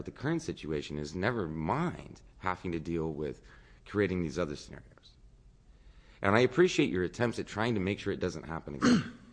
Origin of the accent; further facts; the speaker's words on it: Klamath Falls, Oregon, United States; I am from Klamath Falls.